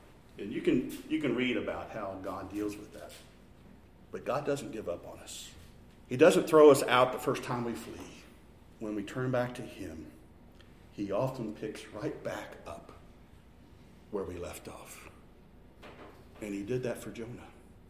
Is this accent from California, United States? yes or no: no; Decatur, Illinois, United States; My hometown of Decatur, Illinois, I can remember going there as a kid.